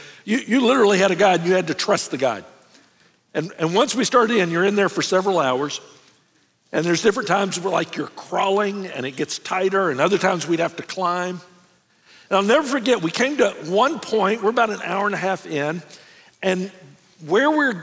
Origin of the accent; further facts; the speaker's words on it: Memphis, Tennessee, United States; I grew up in Memphis, Tennessee, our church group took some of the guys of the group